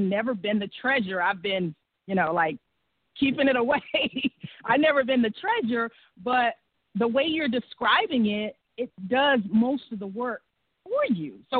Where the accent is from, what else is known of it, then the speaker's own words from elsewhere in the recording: the South, United States; I'm from the South, so we put Miss in front of everybody's first name.